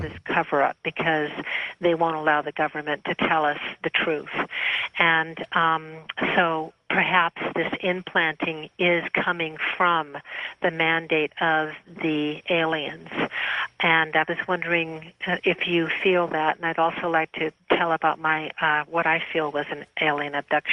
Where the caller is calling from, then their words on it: Washington, United States; I'm calling from Washington